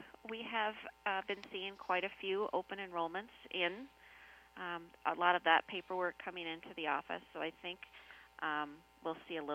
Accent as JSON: {"language": "English", "town": "Riceville", "region": "Iowa", "country": "United States", "tie": "born or raised there", "also_born_or_lived": "Greene", "said": "I grew up in Riceville, and then I spent the last 20 years in Greene."}